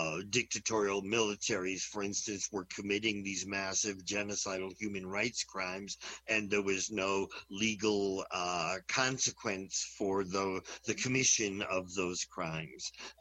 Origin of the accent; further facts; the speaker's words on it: Agawam, Massachusetts, United States; now in Boston, United States; I moved to Boston in the early 80s, leaving Agawam, Massachusetts, my hometown, at the foot of the Berkshires, as you say.